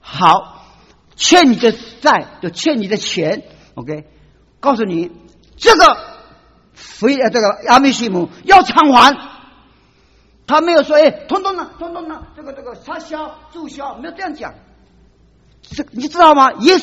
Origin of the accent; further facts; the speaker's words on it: China; 我们中国人不是没有签字比较那么没重要